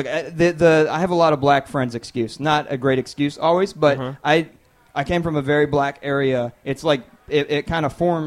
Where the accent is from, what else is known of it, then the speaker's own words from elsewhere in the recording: Alabama, United States; also born or lived in Ohio; now in Washington, United States; I grew up in Alabama.